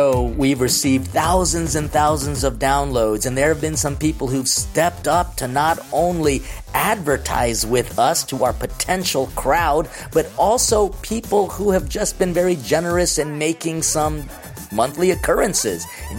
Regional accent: Philippines; And because I'm Filipino, I'm also breaking into some pork rinds.

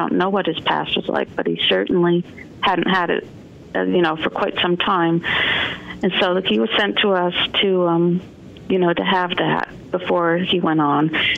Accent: Vermont, United States; even though I grew up in Vermont, but it wasn't a real country farm or anything.

